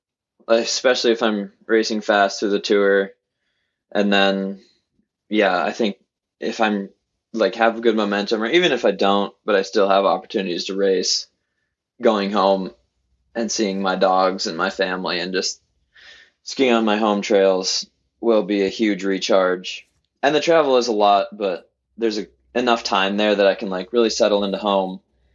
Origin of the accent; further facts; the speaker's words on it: Madison, Wisconsin, United States; born there; now in Alaska, United States; Born in Madison, Wisconsin, actually.